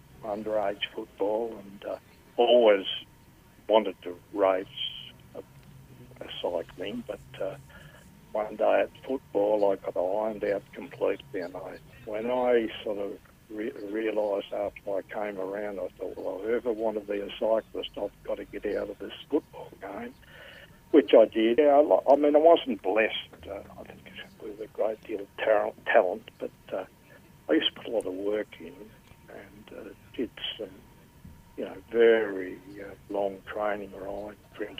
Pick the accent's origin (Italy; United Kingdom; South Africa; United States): United Kingdom; Sheffield, Yorkshire and the Humber; I was born down at Devonport. I've been in Sheffield all my life. I'm 77